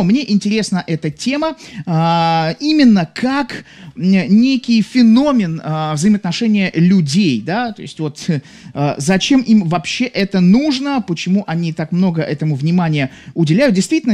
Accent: Saint Petersburg, Russia; Я из Петербурга. Я у вас иногда бываю.

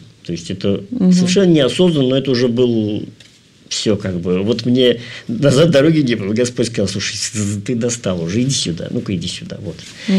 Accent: Saint Petersburg, Russia; moved away as an adult; now in London, United Kingdom; мы тогда из Питера 90-х приехали в Лондон

